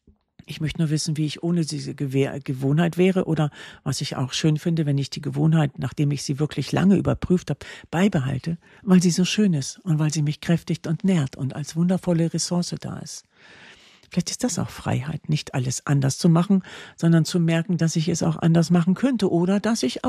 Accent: North Sea coast, Germany; Ich bin ja so an der Nordsee groß geworden. Und da war der Horizont eben das Wattenmeer.

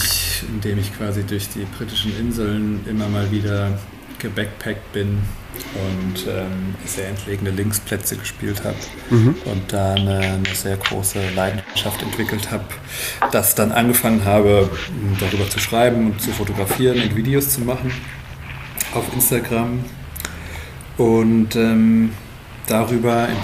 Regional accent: Darmstadt, Hesse, Germany; ich komme aus Darmstadt, nicht so weit weg von dir.

